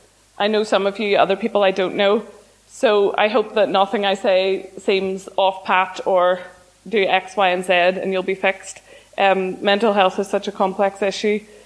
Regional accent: Ballymoney, Northern Ireland, United Kingdom; we grew up in Ballymoney, and I went to Dalriada

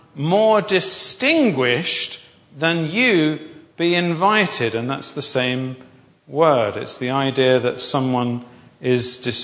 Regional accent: England, United Kingdom; as a Brit, I've no idea what the culture is in Northern Ireland, but in Southern England, the culture is we don't mention it.

